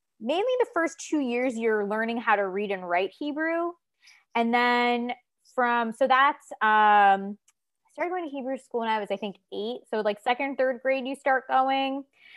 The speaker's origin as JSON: {"language": "English", "town": "Long Island", "region": "New York", "country": "United States", "tie": "born or raised there", "said": "growing up on Long Island, you'll see mainly, at least most of my friends went to Reform synagogues."}